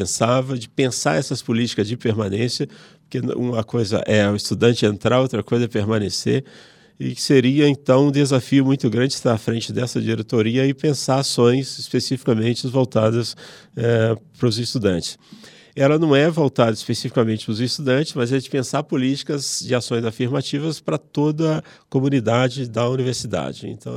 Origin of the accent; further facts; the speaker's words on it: Minas Gerais, Brazil; now in São Paulo, Brazil; Aqui eu já sou um jovem morando na cidade de São Paulo, quer dizer, eu sou mineiro, mas um jovem morando na cidade de São Paulo